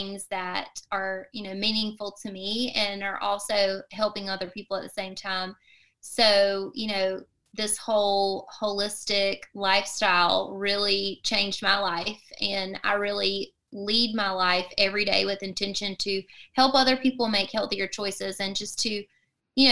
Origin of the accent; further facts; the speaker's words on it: the South, United States; Well, I, like I said, I'm from the South and everything down here is fried, Southern buffet, comfort foods